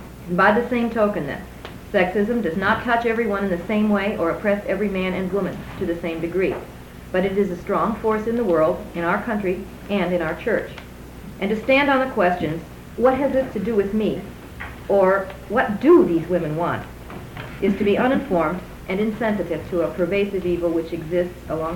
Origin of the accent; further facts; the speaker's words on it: Chicago, Illinois, United States; I'm from Chicago, Illinois. I'm a music teacher in the Chicago Public Schools.